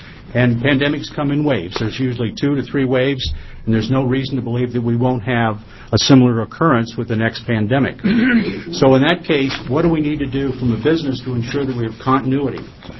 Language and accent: English; Oregon, United States; My apologies. I'm from Oregon.